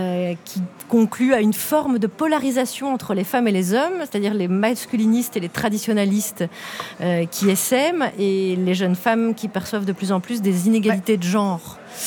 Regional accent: Belgium; moi, je suis une minorité invisible parce que je suis blanche, mais je suis belge.

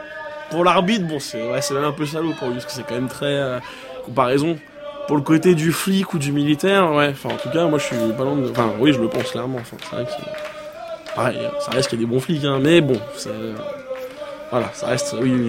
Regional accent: Paris, Île-de-France, France; Donc j'avais 8 ans. En fait, j'ai grandi à Porte de Clignancourt, donc dans le 18e, c'est à 800 mètres du stade à peine.

